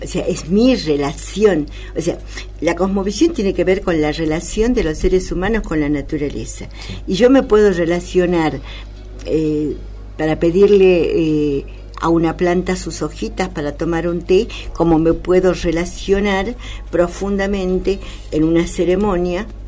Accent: Abrapampa, Jujuy, Argentina; born there; Abrapampa.

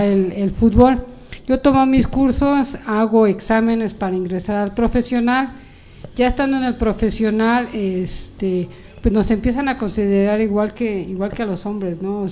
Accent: Mexico City, Mexico; yo viví algunos años en mi etapa de mi niñez y mi adolescencia en los Dinamos. Ajá. De ahí, bueno, nos trasladan a otros lugares donde actualmente vivo, que es igual en Magdalena Contreras.

